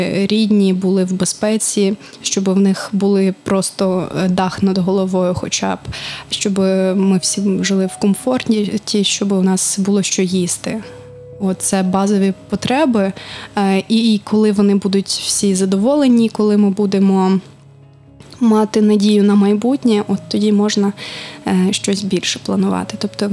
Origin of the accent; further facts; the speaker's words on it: Donetsk Oblast, Ukraine; first language Russian; Ukrainian is a second language; я з Донецької області сама, і я зростала в російськомовній сім'ї. Ну, як ми говоримо, не російська мова, а східноукраїнська, тому що вона трохи відрізняється від російської.